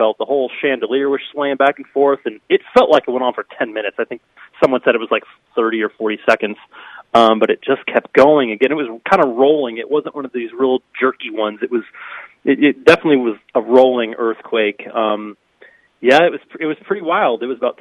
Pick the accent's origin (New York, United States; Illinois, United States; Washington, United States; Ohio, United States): Illinois, United States; Galesburg; now in Los Angeles, United States; And what's funny is I'm from the Midwest. I was born and raised in Galesburg.